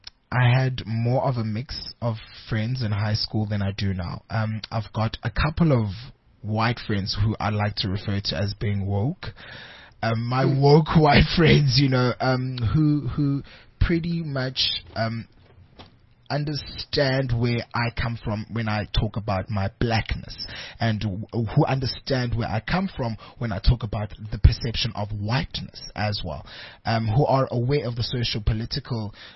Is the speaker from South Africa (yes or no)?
yes; Pretoria, Gauteng, South Africa; also born or lived in Soweto / Nelspruit; I was born in Soweto, Deep Kloof Zone 2. And then my parents and myself and my younger siblings moved to Pretoria. And then because of work purposes, my parents had to move down to Nelspruit.